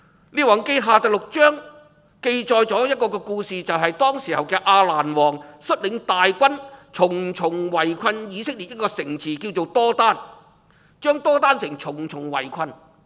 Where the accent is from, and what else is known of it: Hong Kong